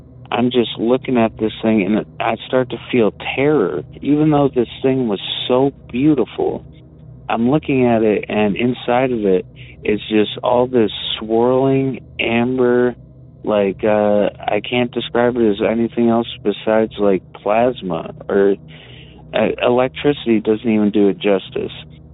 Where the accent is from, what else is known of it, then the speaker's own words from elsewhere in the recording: Detroit, Michigan, United States; I'm from Detroit.